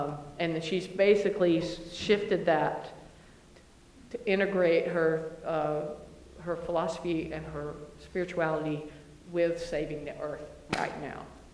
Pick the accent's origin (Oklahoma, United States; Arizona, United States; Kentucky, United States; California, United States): Kentucky, United States; And I'm from Kentucky, so I saw things that I had never seen before.